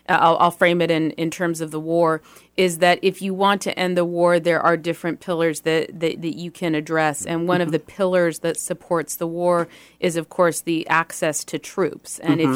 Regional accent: San Francisco, California, United States; I'm from San Francisco

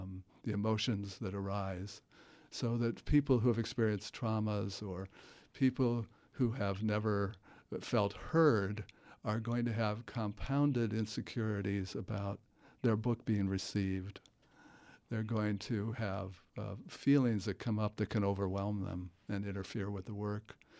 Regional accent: Ohio, United States; I grew up in Ohio and in the Midwest.

